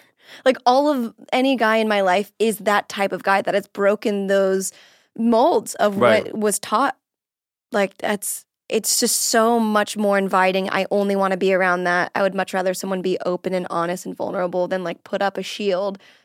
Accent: Florida, United States

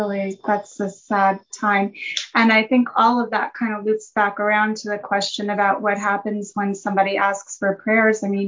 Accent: New York, United States; And I grew up in New York, so my father worked right by the World Trade Center.

